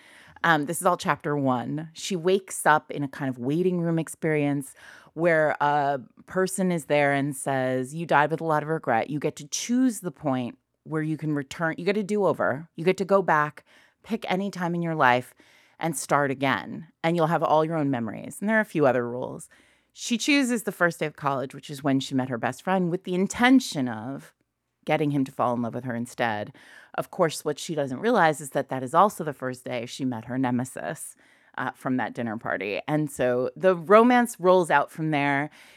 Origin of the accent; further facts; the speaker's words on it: Rhode Island, United States; Yeah, when I was a kid, I grew up in Rhode Island, but my parents had this very cute little house in Ashland, New Hampshire